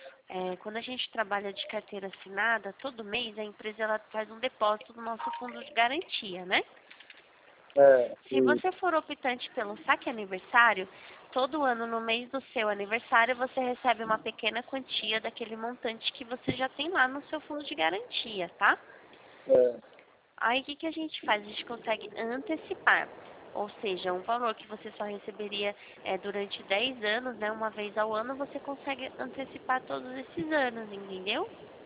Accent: São Paulo, Brazil; eu sou de São Paulo

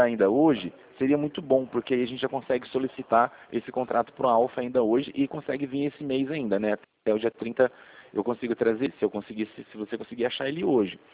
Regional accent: Rio Claro, São Paulo, Brazil; Eu sou daqui de Rio Claro mesmo

